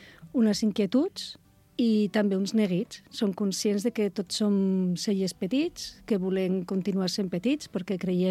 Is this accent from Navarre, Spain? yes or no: yes; Navarre, Spain; born there; moved away as an adult; now in Penedès, Spain; bueno, jo sóc originària de Navarra, vaig néixer a Navarra, però vaig vindre al Penedès a estudiar. I ja em vaig quedar atrapada aquí.